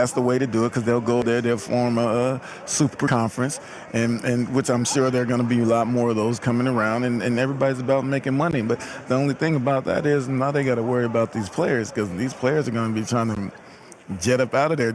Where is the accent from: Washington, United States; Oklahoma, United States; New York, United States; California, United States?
Washington, United States; Seattle; Born and raised in Seattle. Never been a Seahawks fan.